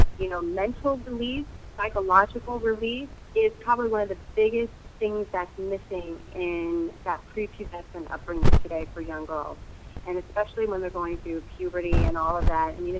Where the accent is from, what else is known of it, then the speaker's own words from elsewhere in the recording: California, United States; I am at the beach. I love the water. I grew up in the Bay Area. So I'm one of those little black children who, my mother, we were always taking nature walks. I learned to swim in the ocean.